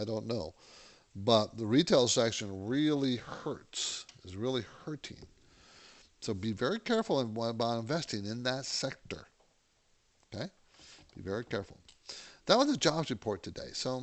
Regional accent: San Diego, California, United States; I grew up in San Diego, so know San Diego very well.

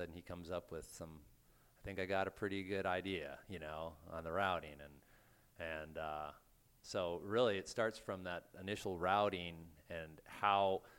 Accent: Corvallis, Oregon, United States; I'm from Corvallis, which is in the middle of the Willamette Valley. It's the home of Oregon State University.

